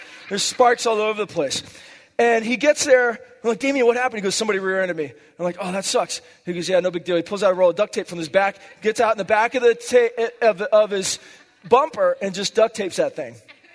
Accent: Hawaii, United States; Now I grew up in Hawaii, okay? And in Hawaii, if you're white, you're the minority. And I grew up just getting chased and beat up and like by big, huge Samoans and stuff like that.

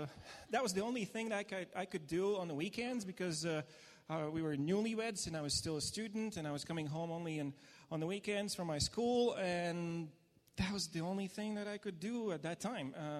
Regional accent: Latvia; and I'm from Latvia.

